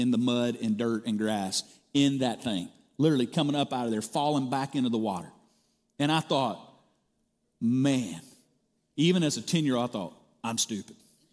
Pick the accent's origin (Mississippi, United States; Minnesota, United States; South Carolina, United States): Mississippi, United States; I grew up in South Mississippi on a 200-acre farm. Our land went all the way down to what's known as the Escatawba River.